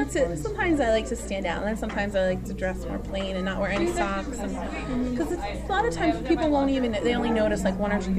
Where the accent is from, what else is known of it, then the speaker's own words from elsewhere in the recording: Philadelphia, Pennsylvania, United States; And because I'm from Philadelphia, and I was visiting there once, and I saw this sticker